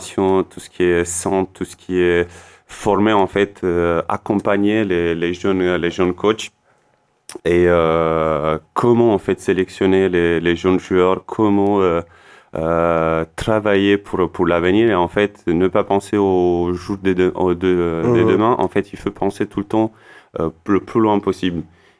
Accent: Romania; French is a second language; now in France; Bah, moi, je viens de Roumanie. Je suis en France depuis 2013. Je suis arrivé en France pour le handball

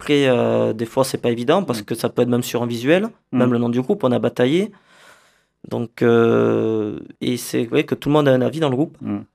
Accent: Nouvelle-Aquitaine, France; Voilà, on est d'ici, de l'Aquitaine, donc voilà, donc ça correspondait bien à ça.

